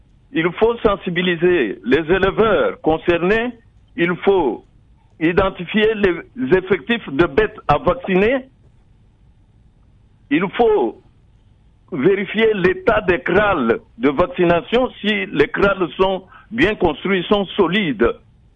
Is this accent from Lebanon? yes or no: no; DR Congo; Elle est même endémique ici chez nous en RDC.